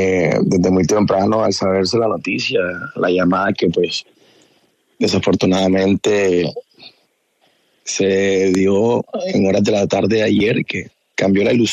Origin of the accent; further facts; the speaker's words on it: Río Frío, Magdalena, Colombia; Exactamente, el corregimiento de Río Frío, en el municipio Zona Buena, en el departamento del Magdalena.